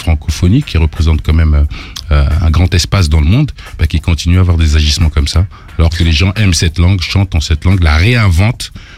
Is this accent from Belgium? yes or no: no; Republic of the Congo; Moi, je viens du Congo Brazzaville.